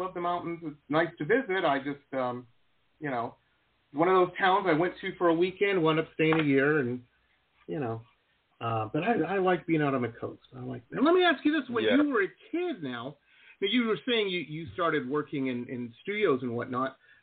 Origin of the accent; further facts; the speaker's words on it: Detroit, Michigan, United States; also born or lived in Denver; You know, I grew up in Metro Detroit. It was a big lake, but there wasn't any ocean.